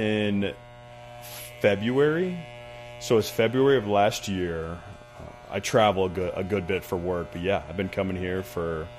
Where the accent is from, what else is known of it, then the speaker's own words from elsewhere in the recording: Indiana, United States; I'm initially from Northern Indiana, so roughly 2 hours south of Chicago, near Lafayette.